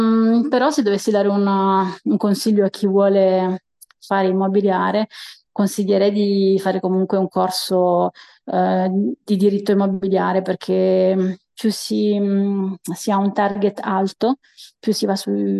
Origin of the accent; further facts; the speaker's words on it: Molise, Italy; also born or lived in Trieste; now in France; io sono del sud Italia, del Molise, poi ho fatto l'università con te a Trieste e ho fatto 2 o 3 anni di scambio in Europa. Quindi sono arrivata in Costa Azzurra